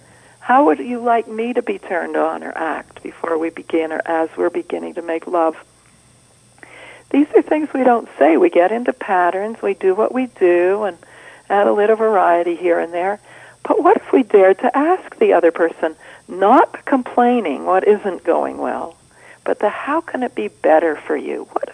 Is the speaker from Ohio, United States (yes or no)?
no; California, United States; I'm from California, and I'm moving more into that world, and it suits me.